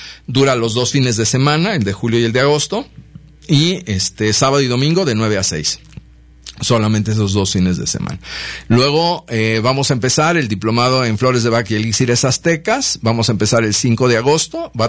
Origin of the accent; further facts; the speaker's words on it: Mexico; que es la que nos corresponde a nosotros como mexicanos